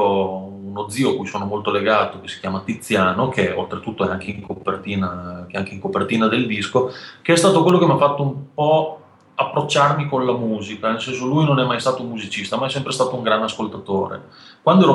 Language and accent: Italian; Soliera, Emilia-Romagna, Italy; born there; sono nato a Soliera, che alla fine è un piccolo paese nella provincia di Modena